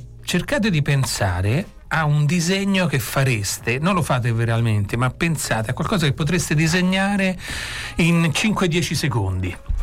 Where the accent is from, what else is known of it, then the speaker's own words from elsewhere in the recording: Latina, Lazio, Italy; also born or lived in Rome; sono nato a Roma, vissuto a Latina.